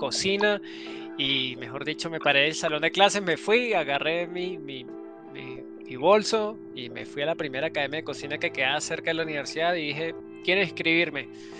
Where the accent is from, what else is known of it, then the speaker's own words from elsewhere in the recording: Caracas, Capital District, Venezuela; Bien, soy originario de Venezuela, de Caracas.